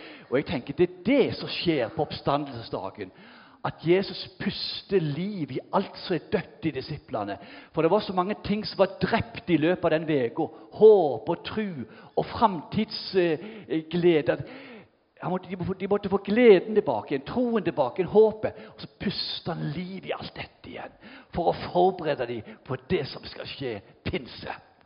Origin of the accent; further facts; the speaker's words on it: Ganddal, Rogaland, Norway; Men jeg husker godt hjemme på Gandal, første dagen om høsten